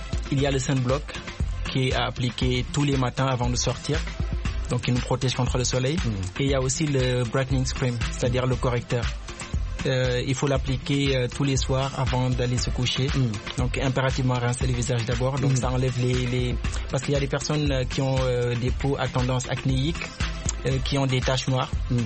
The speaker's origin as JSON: {"language": "French", "country": "Senegal", "said": "Oui, je suis Sénégalais."}